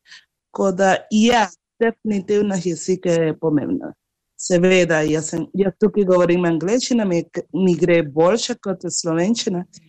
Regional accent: Havana, Cuba; born there; Slovenian is a second language; Rojena sem na Kubi, Havani.

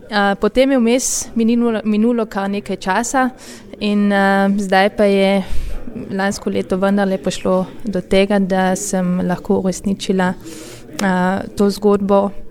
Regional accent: Carinthia, Austria; Jaz sem kot koroška Slovenka šla študirati v Ljubljano

